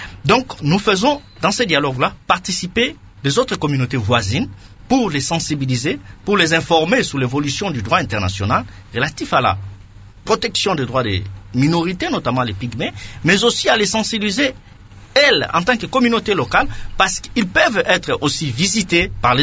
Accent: DR Congo; nous sommes tous des Congolais

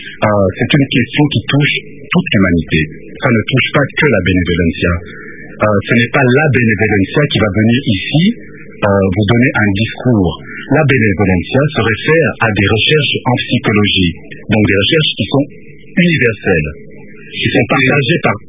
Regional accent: DR Congo; Nous sommes Congolais, nous sommes victimes de la violence.

